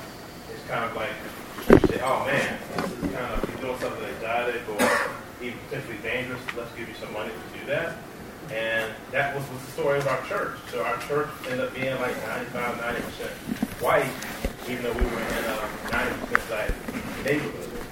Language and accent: English; Richmond, Virginia, United States; So, so we're from Richmond, Virginia.